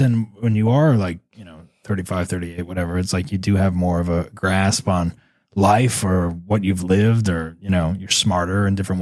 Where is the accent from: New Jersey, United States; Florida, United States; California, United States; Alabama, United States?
New Jersey, United States; I grew up in New Jersey where I definitely could have gotten it probably, but I would have had to go into like Patterson and risk getting shot.